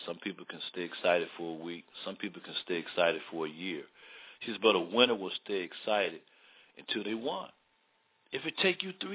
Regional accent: Baltimore, Maryland, United States; And growing up in Baltimore, sometimes it would be real, real cold out there.

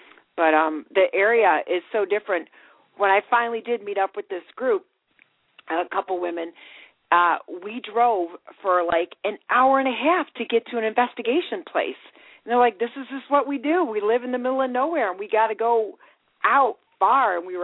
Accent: Ohio, United States; And just getting used to it, being from Ohio, being from up north and going down there, it takes a couple days to adjust to the pace of life down there

